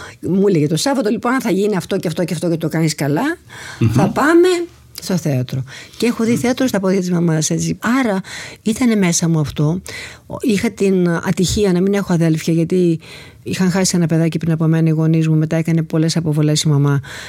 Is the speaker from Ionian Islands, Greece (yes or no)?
no; Thessaloniki, Central Macedonia, Greece; born there